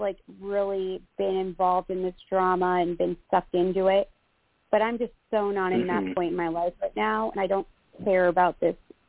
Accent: Midwest, United States; now in Florida, United States; I live in Florida, and in my area in Florida, it's all about sweet. I'm from Midwest, and it's all the people that visit my area.

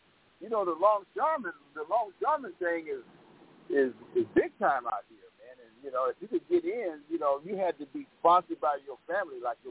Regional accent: San Pedro, California, United States; I remember because I was raised in San Pedro.

